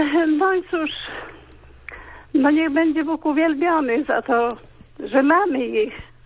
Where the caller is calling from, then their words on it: Lublin, Lublin Voivodeship, Poland; Ja z Lublina